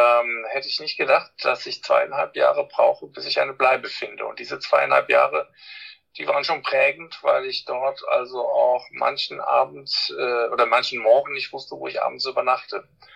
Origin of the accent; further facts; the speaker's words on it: Saarland, Germany; in diesem saarländischen Dorf, wo ich herkomme